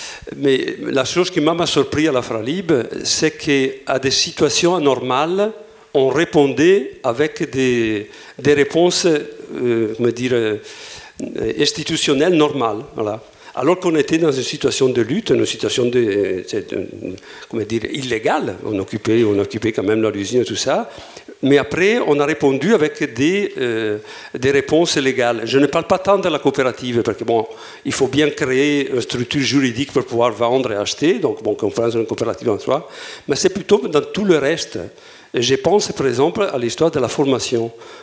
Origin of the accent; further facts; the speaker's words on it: Italy; Mais je prends un exemple très clair, je suis italien.